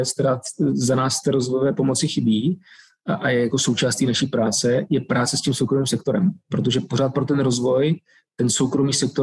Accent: Karviná, Moravian-Silesian Region, Czechia; já jsem teda z Karvina

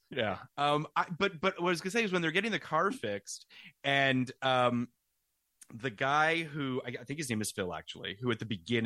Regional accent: Canada; as a Canadian

